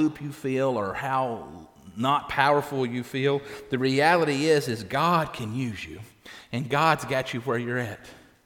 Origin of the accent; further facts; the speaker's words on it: Owen County, Kentucky, United States; I said, Owen County. They're like, where? They said, is that a place in Kentucky? I'm like, yes, it's a place in Kentucky, right?